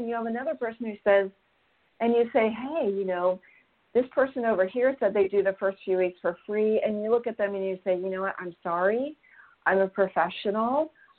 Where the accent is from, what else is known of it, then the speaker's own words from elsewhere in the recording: California, United States; now in San Diego, United States; I'm a Silicon kid. I grew up in Silicon Valley.